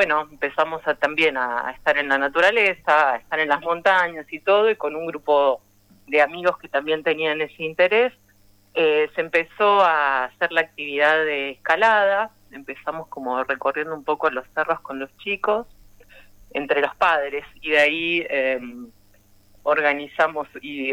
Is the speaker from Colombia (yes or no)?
no; Pedro Luro, Buenos Aires Province, Argentina; now in Villa Ventana, Argentina; soy de un pueblo, soy de Pedro Luro, nacida allá, y hace 15 años que me vine para esta zona para criar a mi hijo por acá, cerca de la naturaleza y de la montaña.